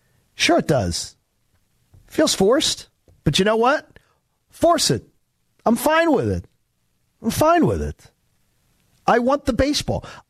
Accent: Broomall, Pennsylvania, United States; I grew up in Broomall.

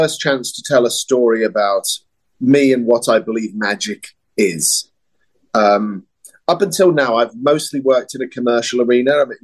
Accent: England, United Kingdom; Funnily enough, I hardly ever work in England. I seem to spend more of my time working abroad than I do in my home country.

